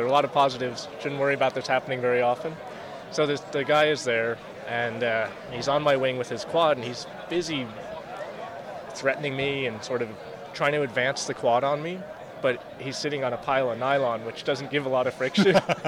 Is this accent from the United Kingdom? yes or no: no; Canada; I'm from Canada. We're pretty good at doing